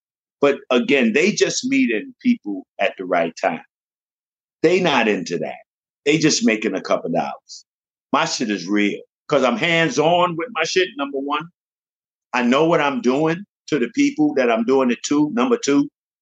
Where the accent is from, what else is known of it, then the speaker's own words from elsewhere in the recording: Jamaica; now in United States; I'm from Jamaica.